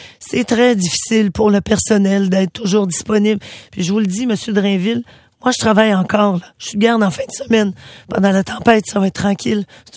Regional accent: Amqui, Quebec, Canada; Si vous prenez l'hôpital d'Amqui, il y a 5000 de population, c'est ma ville natale je connais bien.

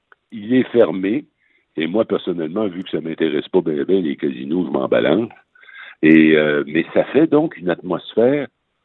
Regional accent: Rimouski, Quebec, Canada; moi, je viens de Rimouski, il n'y a pas un cas à Rimouski

